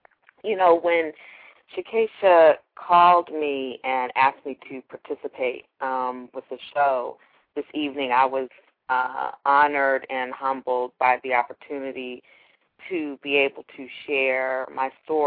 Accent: Pittsburgh, Pennsylvania, United States; Pittsburgh, I'm from Pittsburgh, my sister

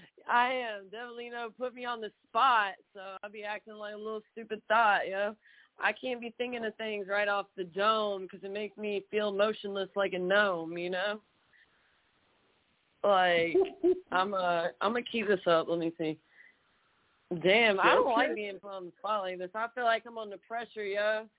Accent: Wilmington, North Carolina, United States; I'm from Wilmington. No, I'm from Wilmington, North Carolina.

